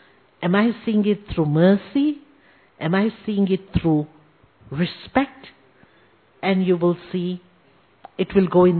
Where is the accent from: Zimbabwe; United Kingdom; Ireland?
Zimbabwe; also born or lived in Zambia; now in Kenya; I was born in Zambia. I was brought up in Zimbabwe and living in Kenya for the last 38 years. So virtually African, isn't it? And a lot of people think I'm Indian. I am, of course, born to Indian parents, but I'm a third generation African.